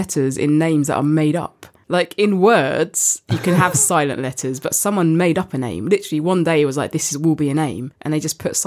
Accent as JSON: {"language": "English", "town": "East Finchley", "region": "London", "country": "United Kingdom", "said": "I am from East Finchley, yeah."}